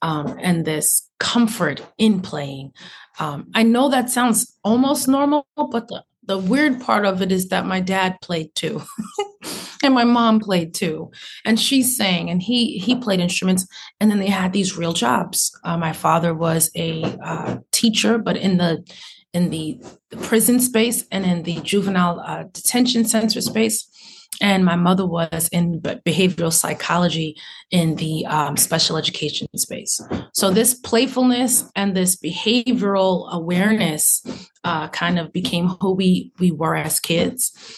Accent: Long Island, New York, United States; So I was raised on Long Island in New York. And so that is literally what made me. It was the grass. It was the forest.

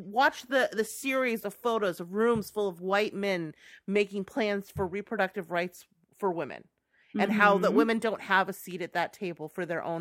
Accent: United States; it's not like we have some moral, high moral standing where we would, as an American, it would never happen.

